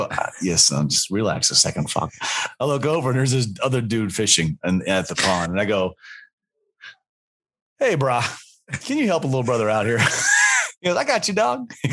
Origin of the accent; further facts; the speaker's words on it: North Carolina, United States; So that's when I grew up in North Carolina, we used to go anywhere you want to go.